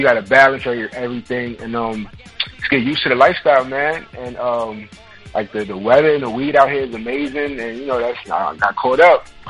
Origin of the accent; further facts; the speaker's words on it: Harlem, New York, United States; born and raised in Harlem my whole life, man. It's nothing like it, man. Not like that New York air, that grit